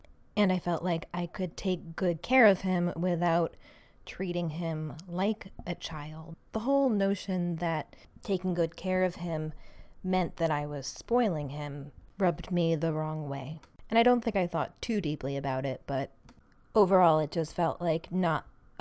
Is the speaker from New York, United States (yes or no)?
yes; Manhattan, New York, United States; And it's true that maybe things would have been different if I'd grown up somewhere else, but I grew up in Manhattan.